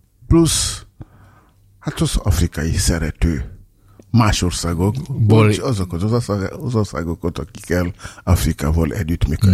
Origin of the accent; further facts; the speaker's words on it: Republic of the Congo; Hungarian is a second language; moved away as an adult; now in Hungary; A szubszaharai Afrikából jöttem, Közép-Afrika. Uh-huh. Pontosan Francia-Kongóból.